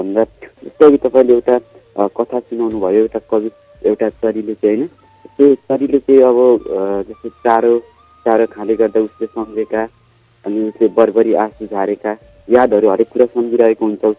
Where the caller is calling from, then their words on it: Bhojpur, Koshi Province, Nepal; हजुर म भोजपुरकोटबाट